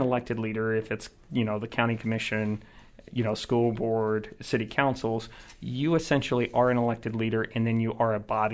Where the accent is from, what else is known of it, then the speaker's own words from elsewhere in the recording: California, United States; When I grew up in California, I had a grandmother that was a social studies teacher